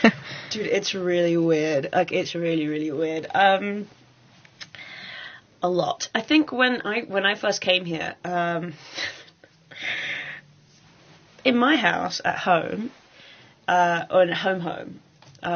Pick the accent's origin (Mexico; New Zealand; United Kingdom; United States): United Kingdom; Stockport, North West England; born there; I was born in Stockport. It's a very industrial working class town. My parents were originally from here